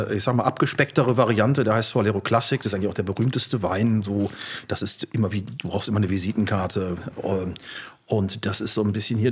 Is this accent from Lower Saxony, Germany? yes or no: no; Gütersloh, North Rhine-Westphalia, Germany; in den 80er Jahren in meiner Heimatstadt Gütersloh, also kulinarische Hochburg sozusagen von Deutschland